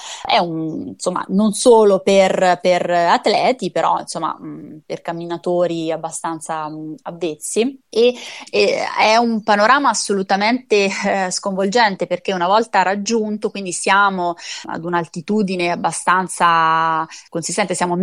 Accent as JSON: {"language": "Italian", "region": "Marche", "country": "Italy", "said": "che sono marchigiana e che quindi la vivo tutti i giorni"}